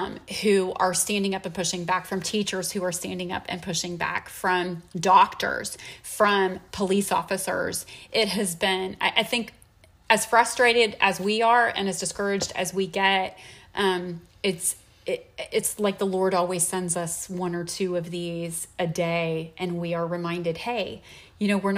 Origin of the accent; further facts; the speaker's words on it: United States; Because I am an American and I have inalienable constitutional rights